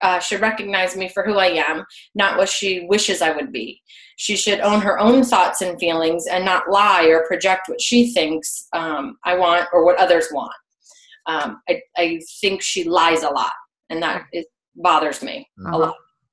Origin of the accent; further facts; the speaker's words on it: Virginia, United States; Virginia.